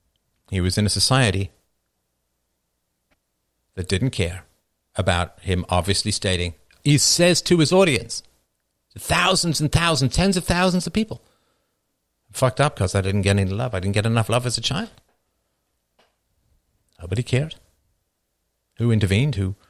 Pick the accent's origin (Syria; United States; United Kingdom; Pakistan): United Kingdom; England; Yeah, I could go and visit where I grew up in England.